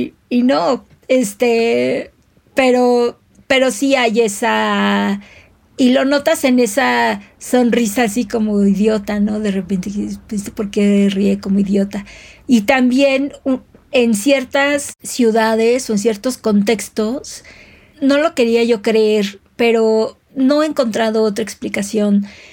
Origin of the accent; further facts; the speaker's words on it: Mexico City, Mexico; Yo creí que me iban a saltar, o sea, al fin chilanga